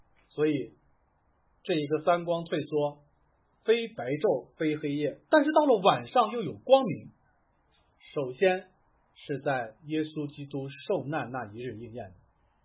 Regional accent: Linfen, Shanxi, China; 我老家临汾，你一听汾汾水是吧

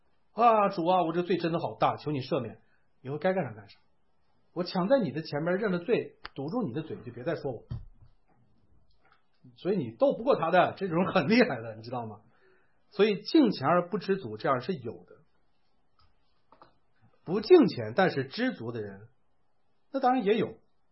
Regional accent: China; 我们中国人叫生不带来死不带去，是吧？

